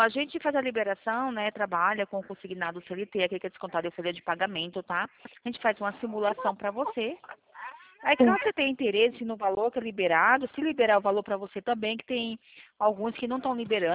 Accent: São Carlos, São Paulo, Brazil; eu sou de São Carlos

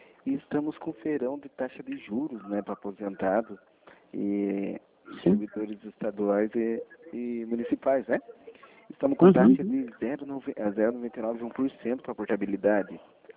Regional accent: Curitiba, Paraná, Brazil; Sou aqui do Sítio Cercado.

